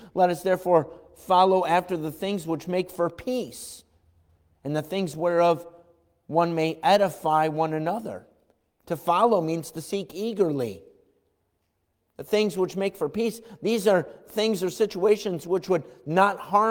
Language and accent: English; United States; Yeah, but I'm an American. I understand that.